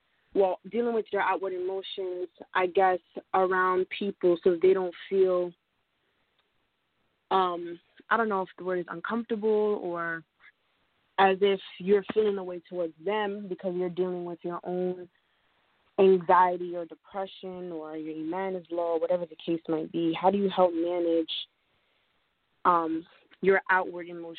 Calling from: North Carolina, United States; I'm calling from North Carolina.

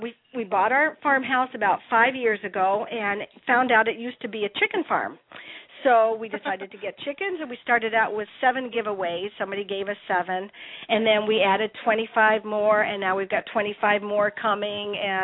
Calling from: Medina, New York, United States; from Medina, New York.

